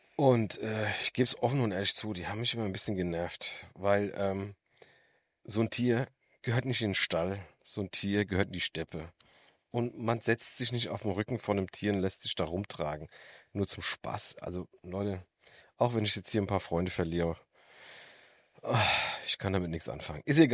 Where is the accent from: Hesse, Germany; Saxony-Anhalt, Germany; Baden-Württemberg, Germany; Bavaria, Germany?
Hesse, Germany; Frankfurt; Außerdem bin ich mit in Frankfurt-Bergersheim aufgewachsen. Und dieser Stadtteil, der kleinste von Frankfurt ist, und nur knapp 2.500 Einwohner oder sowas hat